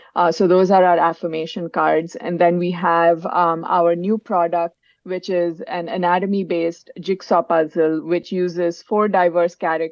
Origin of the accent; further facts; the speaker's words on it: India; My husband's American, I'm Indian.